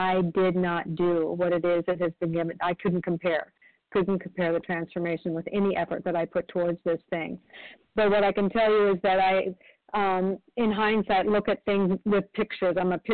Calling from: Oregon, United States

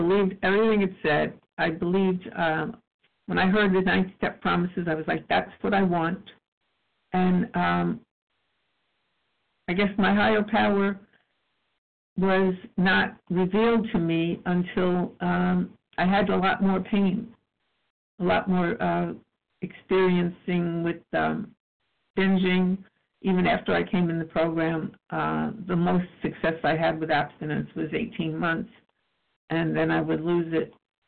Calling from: New Jersey, United States; New Jersey.

